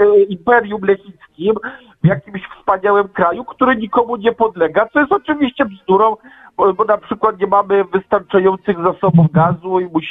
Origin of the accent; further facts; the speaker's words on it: Silesian Voivodeship, Poland; bo ja ze Śląska jestem